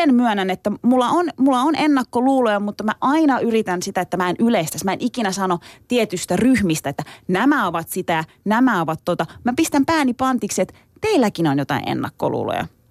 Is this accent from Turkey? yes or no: yes; Turkey; Finnish is a second language; moved away as an adult; now in Finland; mä oon itse asiassa tänään 19. päivä, parin päivän päästä kuule, tulee tasan 24 vuotta, kun mä tulin diivana siellä Turkista.